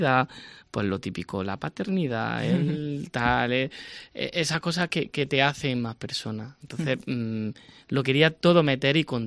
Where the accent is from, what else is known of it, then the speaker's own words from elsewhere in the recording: Granada, Andalusia, Spain; como cuando voy a Granada, que es mi tierra natal